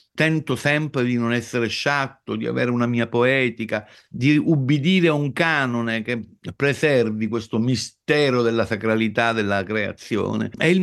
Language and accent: Italian; Sicily, Italy; io da siciliano ho dovuto raccontare una città della mafia perché sennò mi sarei sentito un disertore rispetto alle necessità della mia terra